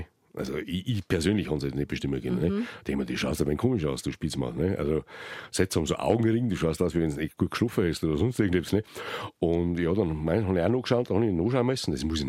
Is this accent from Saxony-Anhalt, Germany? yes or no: no; Bodenmais, Bavaria, Germany; denn ich komme aus Bodenmais, Bergbauort, da sagen wir auch Glück auf.